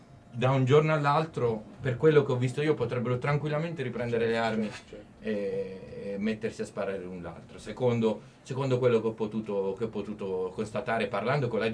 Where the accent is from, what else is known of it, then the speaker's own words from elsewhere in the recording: Abruzzo, Italy; in realtà partenza da Pescara perché io sono abruzzese